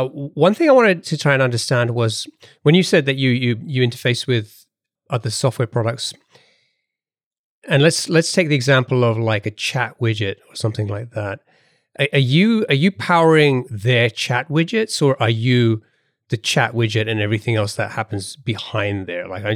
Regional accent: United Kingdom; accent: British; my British accent is still can't shake it off completely.

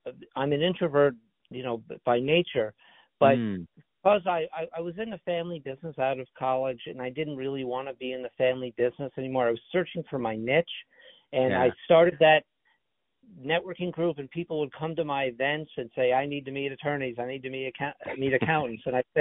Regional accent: Beverly Hills, California, United States; You know, I'm from Beverly Hills. I went to Michigan State.

